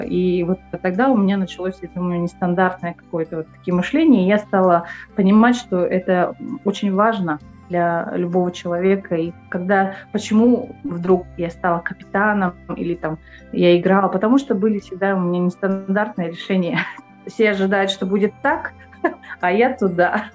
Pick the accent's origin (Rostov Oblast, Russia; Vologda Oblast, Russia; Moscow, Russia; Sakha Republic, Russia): Sakha Republic, Russia; Pokrovsk; Я родилась в Покровске. У меня родители, так получилось, что и все родственники учителя. Я учитель в третьем поколении. Закончила я тоже школу в Покровске.